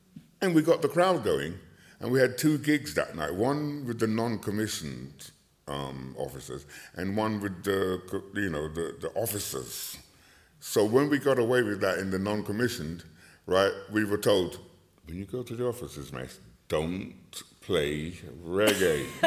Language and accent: English; Barbados; Right, and I'm from Barbados.